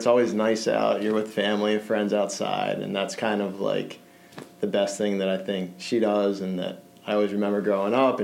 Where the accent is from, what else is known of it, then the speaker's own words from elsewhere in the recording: Lancaster, Pennsylvania, United States; I grew up in Lancaster, so about hour and a half west of Philadelphia. I went to college in Virginia